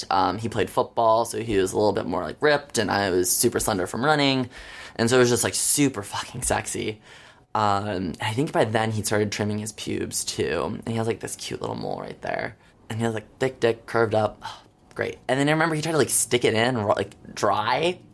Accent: Jackson, Michigan, United States; I am from Jackson, Michigan, about 70 miles west of Detroit.

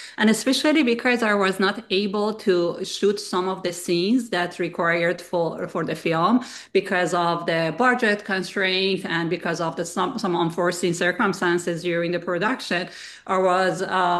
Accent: Los Angeles, California, United States; because I'm basically from Los Angeles. I came from Los Angeles to here and I have all my connection and network in Los Angeles.

